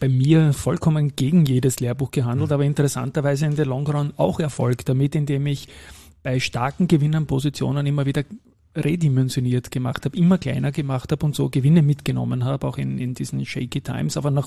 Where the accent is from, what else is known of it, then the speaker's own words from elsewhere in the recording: Austria; als Österreicher, hat man es ja relativ leicht